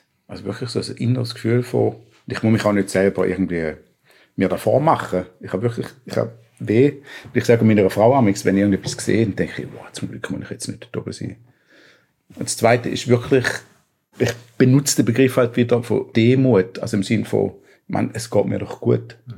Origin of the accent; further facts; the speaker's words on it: Schaffhausen, Switzerland; Projekte in Schaffhausen oder sonst so nationale Alterspolitik, wo ja so meine Heimat ist.